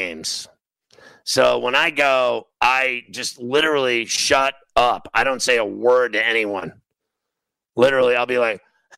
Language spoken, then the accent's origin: English; Pittsburgh, Pennsylvania, United States; Like in hockey, growing up in Pittsburgh, I played hockey.